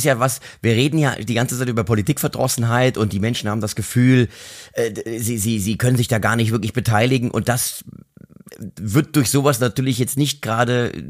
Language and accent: German; Mainz, Rhineland-Palatinate, Germany; wie man bei uns in Mainz sagt